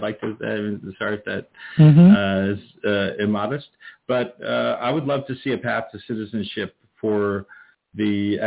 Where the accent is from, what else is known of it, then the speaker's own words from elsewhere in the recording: Westchester, New York, United States; I always felt a manner of kinship growing up in Westchester as a non-Christian growing up.